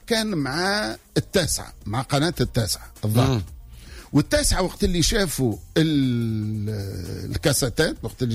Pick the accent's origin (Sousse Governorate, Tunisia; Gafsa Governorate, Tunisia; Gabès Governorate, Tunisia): Sousse Governorate, Tunisia; Sousse; أنا من سوسة